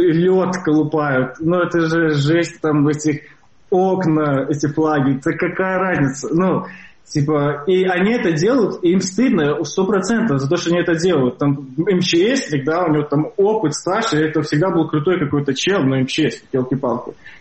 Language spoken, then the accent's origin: Russian; Belarus; Никогда не думал, что когда-то, ну, вот я буду так гордиться, что я белорус.